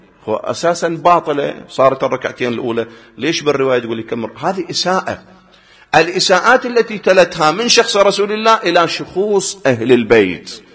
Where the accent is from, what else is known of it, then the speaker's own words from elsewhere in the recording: Iraq; على سبيل المثال عندنا في العراق